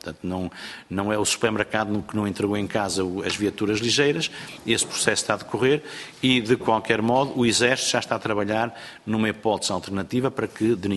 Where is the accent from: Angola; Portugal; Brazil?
Portugal; Porto, Norte; accent: Porto; mas o meu sotaque do Porto pode ter impedido a devida compreensão